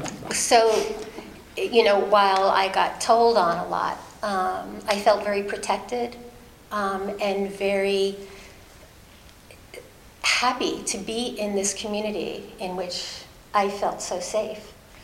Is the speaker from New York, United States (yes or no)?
yes; New York City, New York, United States; I was born in the Bronx. I grew up in the Bronx. I grew up in a neighborhood that was called Hillside, and there were no hills.